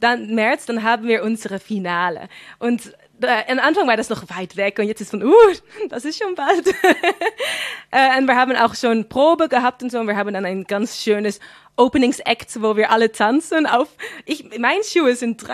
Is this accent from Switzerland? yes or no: no; Flevoland, Netherlands; German is a second language; ich bin dann in Flevoland aufgewachsen. Und das ist wirklich sehr multikulti dort.